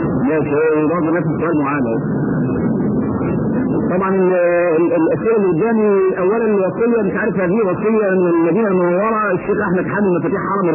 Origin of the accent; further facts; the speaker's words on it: Egypt; وعندنا في مصر ناس بتقبل الحجره